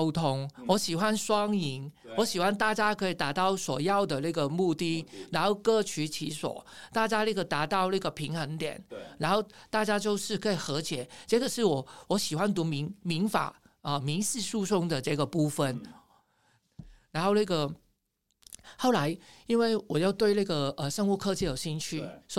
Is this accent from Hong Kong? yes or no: yes; Hong Kong; 我是香港人哦，我错五个字是很正常的